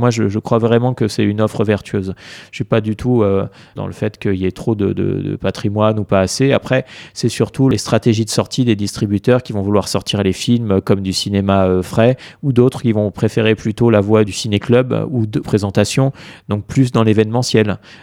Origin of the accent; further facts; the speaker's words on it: France; qui fait aussi corps avec ce que nous sommes en tant que Français, notre culture